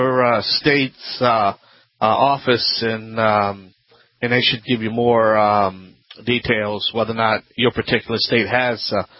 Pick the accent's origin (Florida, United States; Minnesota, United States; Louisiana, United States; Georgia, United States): Louisiana, United States; All right … from the Bayou Land.